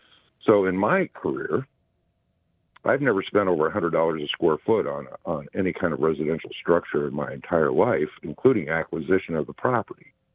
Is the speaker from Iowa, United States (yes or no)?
yes; Iowa, United States; So I grew up in Iowa, not too far from South Dakota.